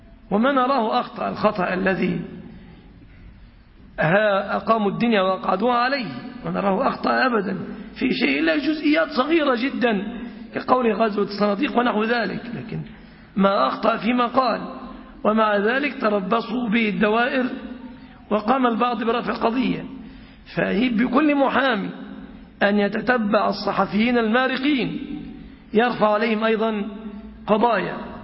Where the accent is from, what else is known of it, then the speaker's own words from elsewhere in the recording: Egypt; يعني عندنا في مصر الرديف يقف بعد 10 سنين مثلا